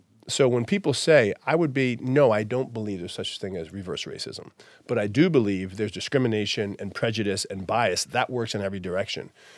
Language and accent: English; Burlington, Vermont, United States; I'm 58 years old. Burlington, Vermont is where I'm from.